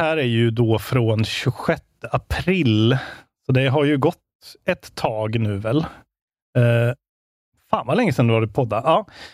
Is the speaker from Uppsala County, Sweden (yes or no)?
no; Värmland, Sweden; Jag har ju varit hemma i Värmland nu.